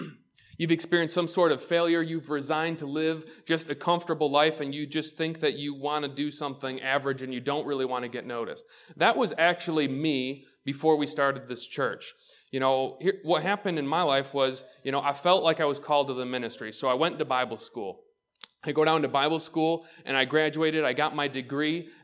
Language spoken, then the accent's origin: English; Waterport, New York, United States; I grew up in Waterport. And yet I knew that, like, God had put this huge vision of what he wanted me to do. And Waterport, the only thing that it has is a post office.